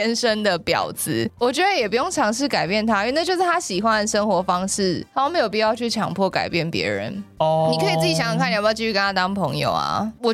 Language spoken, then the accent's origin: Chinese; Taipei, Taiwan; 我就是从小就住在台北，但是我从来没有爬过象山。